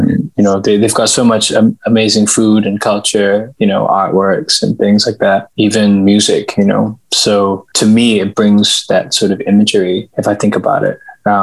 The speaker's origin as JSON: {"language": "English", "country": "Singapore", "tie": "born or raised there", "also_born_or_lived": "Australia", "said": "So I was growing up as an Australian, and we moved to Singapore together as a family for work. And so I ended up growing up there, and now I'm still here."}